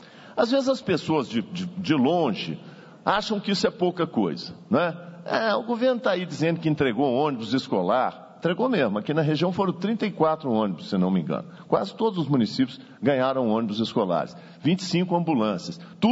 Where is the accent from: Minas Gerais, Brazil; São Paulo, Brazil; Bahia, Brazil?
Minas Gerais, Brazil; a gente é mineiro e cultiva esse sentimento, procedimento de convivência, né? Mineiro gosta da convivência